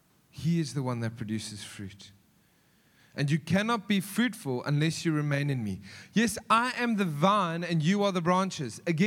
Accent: Johannesburg, Gauteng, South Africa; I'm from the East. Our greatest, the way that the East of Joburg, that is, by the way.

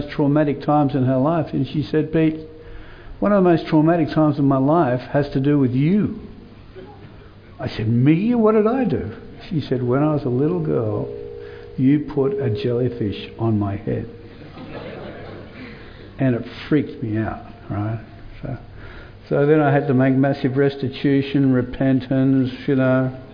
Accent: Sydney, New South Wales, Australia; now in Perth, Australia; So I grew up next to the beach. I come originally from Bondi. I grew up in the eastern suburbs of Sydney, and I spent most of my life at the beach.

